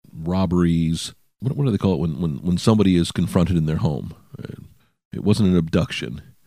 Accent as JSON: {"language": "English", "town": "Chicago", "region": "Illinois", "country": "United States", "tie": "born there", "said": "Maybe it's because I was born in Chicago."}